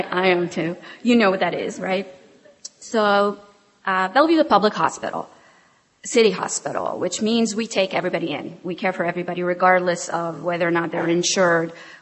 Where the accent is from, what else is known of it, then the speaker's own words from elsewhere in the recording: Israel; moved away as an adult; now in United States; See, I grew up in Israel. I didn't even grow up here. And I got here in my late 20s